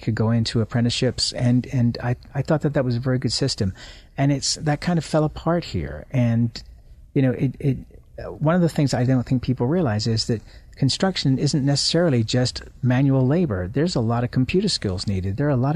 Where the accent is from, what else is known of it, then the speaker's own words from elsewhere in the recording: England, United Kingdom; moved away; I came from England, which was a different education system.